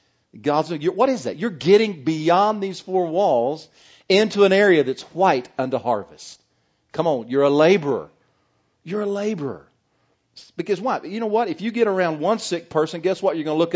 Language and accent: English; Slaton, Texas, United States; I grew up in Slayton, Texas. Can any good thing come out of Slayton, Texas?